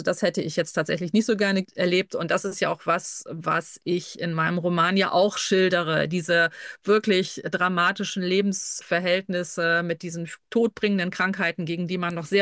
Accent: Northern Germany, Germany; weil ich natürlich als Nordlicht vielleicht nicht unbedingt prädestiniert dafür bin, ein Kölner Thema aufzugreifen

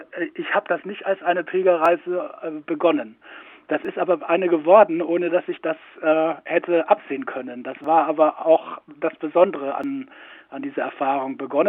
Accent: Bavaria, Germany; also born or lived in Upper Franconia; Also ich bin ein Oberfrankenkind und bin dort in Nordbayern, im Oberfränkischen, in Grenznähe aufgewachsen und lebe jetzt an der Ostsee.

